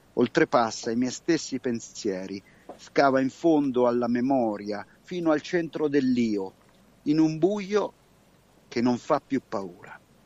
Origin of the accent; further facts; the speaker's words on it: Montegabbione, Umbria, Italy; sono umbro, sono di Montegabbione, un paese di 1300 anime, con un tasso di anzianità che è fuori dalla media nazionale.